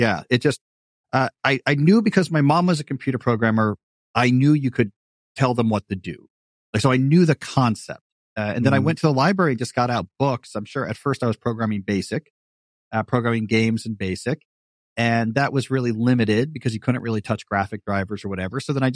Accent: Texas, United States; So I grew up in Texas, but never had a Texas accent.

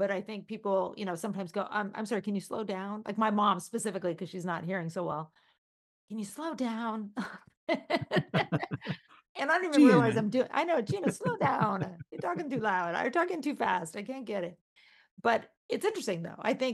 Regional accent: California, United States; born there; People think I'm a New Yorker because I talk really fast. I'm not. I was born in California.

